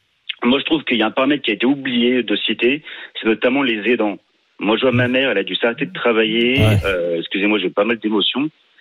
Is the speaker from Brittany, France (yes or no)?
no; Bourgogne-Franche-Comté, France; je suis originaire de Saône-et-Loire, hein, comme Didier, du côté de entre Givry et Mercurey